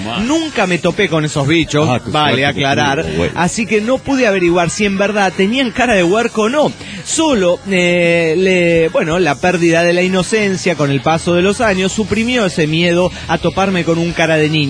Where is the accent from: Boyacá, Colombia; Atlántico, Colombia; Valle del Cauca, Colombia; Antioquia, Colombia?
Valle del Cauca, Colombia; Cali; de Cali, Colombia.